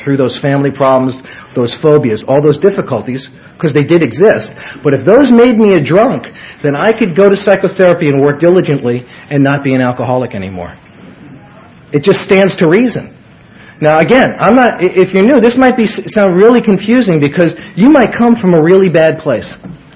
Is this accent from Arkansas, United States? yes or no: no; New York City, New York, United States; I come from the Bronx in New York City. I was brought up in a completely insane family.